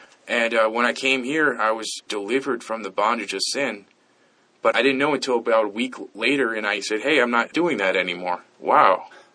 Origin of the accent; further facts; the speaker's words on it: Michigan, United States; Michigan.